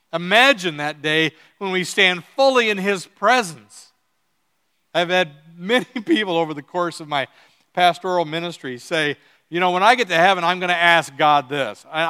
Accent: Iowa, United States; born there; also born or lived in Illinois / Wisconsin; now in Minnesota, United States; I've always lived in the Midwest. I was born in Iowa. I lived in Illinois for a long time, Wisconsin for 20 years, now Minnesota.

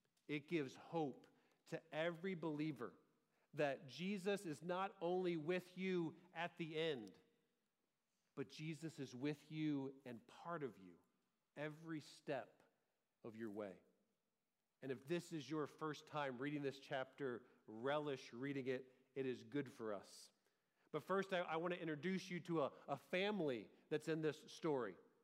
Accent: Georgia, United States; Growing up in Georgia, I remember one of my first professional football games I got to attend in Atlanta.

